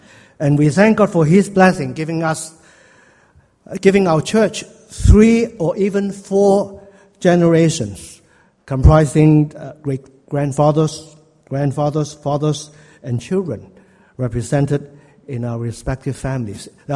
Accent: Hong Kong; accent: Hong Kong; first language Cantonese; English is a second language; now in Canada; having lived in Canada for more than two-thirds of my life, but still find myself dreaming mostly in my mother tongue, which is Cantonese, and speaking English with a noticeable Hong Kong accent and tone.

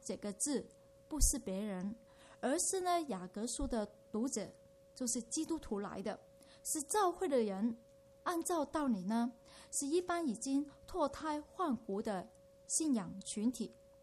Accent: China; 我们中国人呢，客客气气

